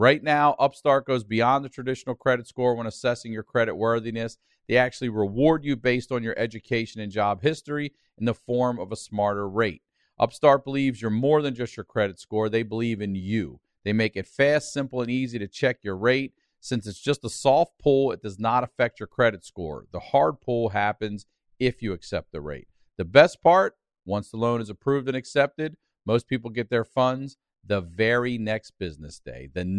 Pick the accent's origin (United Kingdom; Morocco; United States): United States; Maryland; In Maryland.